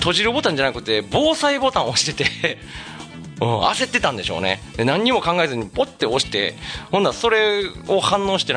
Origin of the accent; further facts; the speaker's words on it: Kobe, Hyogo, Japan; 大阪って言ってもやっぱ僕ね、もともと神戸出身だったんでね、そんなにめちゃくちゃ行くこともなく、地元でもないし